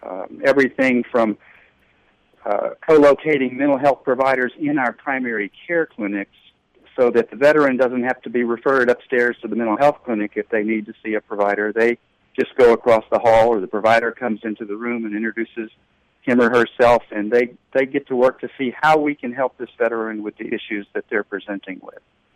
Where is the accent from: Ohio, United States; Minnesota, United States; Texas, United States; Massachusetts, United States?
Texas, United States; Beaumont; Well, I'm a Texan through and through. I was born in Beaumont, Texas